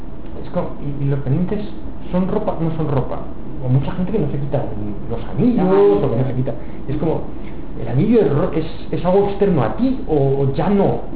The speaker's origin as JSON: {"language": "Spanish", "town": "Madrid", "region": "Community of Madrid", "country": "Spain", "said": "Pues, por ejemplo, como madrileño que soy, para mí, entre casa y entorno."}